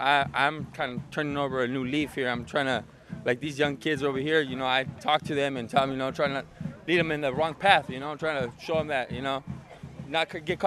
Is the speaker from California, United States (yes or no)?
yes; Watsonville, California, United States; because I grew up here in Watsonville, and it's a good place, to live